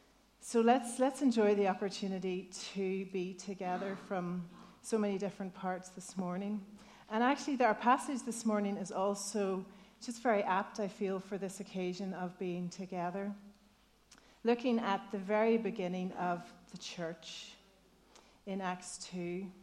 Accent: Northern Ireland, United Kingdom; accent: Northern Irish; so now you will just have to try to understand my Northern Irish accent.

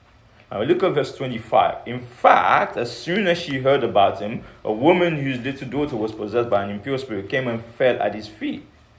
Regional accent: Nigeria; As in growing up in Nigeria, see, I understand this firsthand.

